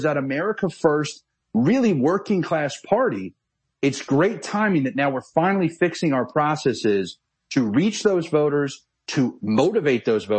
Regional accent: Pennsylvania, United States; The only one that we don't is my hometown, Delaware County.

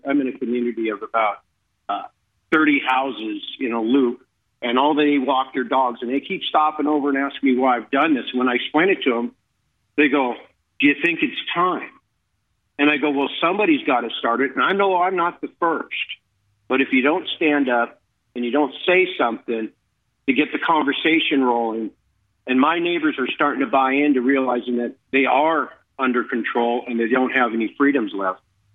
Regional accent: United States; My freedoms lie because I'm an American. I'm a God-fearing American, and I love this country

